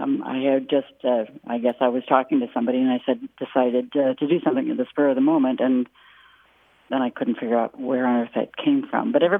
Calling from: Novato, California, United States; I'm calling from Novato, California.

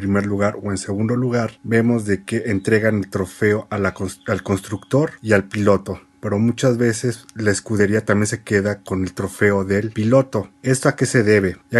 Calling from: Mexico City, Mexico; de la Ciudad de México y mi pregunta es la siguiente.

